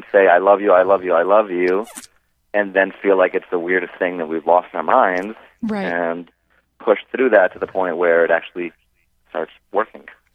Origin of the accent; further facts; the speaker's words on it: Newtown, Connecticut, United States; who lost her son Jesse in the Sandy Hook school shooting here in my hometown of Newtown.